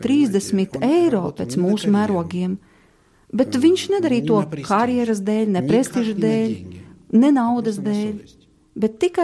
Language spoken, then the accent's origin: Latvian; Kharkiv, Kharkiv Oblast, Ukraine; born there; Latvian is a second language; Es pats esmu dzimis Ukrainā. Harkovā. Tagad es esmu Šveicis pilsonis.